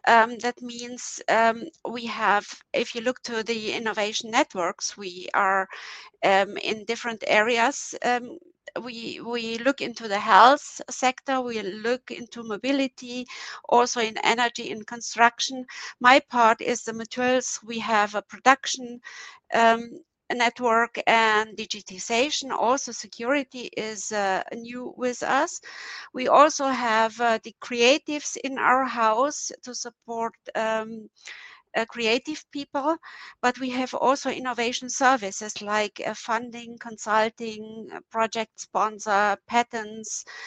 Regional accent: Romania; English is a second language; now in Bavaria, Germany; Well, I live here in Bavaria and I work here, but actually I'm a German from Romania. So I changed from Romania to Bavaria, and I'm very happy here.

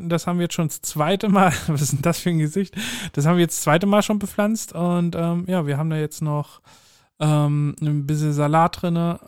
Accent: Heilbad Heiligenstadt, Thuringia, Germany; Also da, wo ich herkomme, aus dem Eichsfeld, Heilbad-Heiligenstadt

